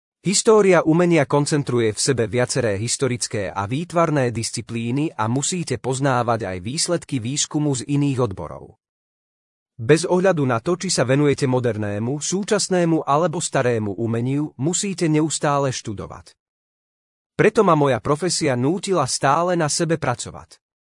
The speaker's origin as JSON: {"language": "Slovak", "town": "Levoča", "region": "Prešov Region", "country": "Slovakia", "tie": "born or raised there", "said": "Už na vysokej škole sa automaticky predpokladalo, že ako rodáčka z Levoče budem odborníčkou na majstra Pavla."}